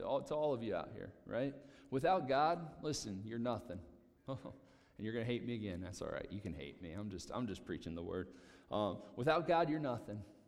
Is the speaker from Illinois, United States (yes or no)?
no; Virginia Beach, Virginia, United States; born there; I was born in Virginia Beach, Virginia, right? I've come a long way.